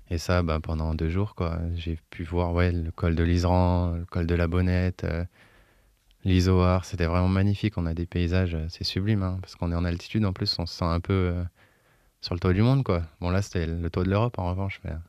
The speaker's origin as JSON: {"language": "French", "region": "Auvergne-Rhône-Alpes", "country": "France"}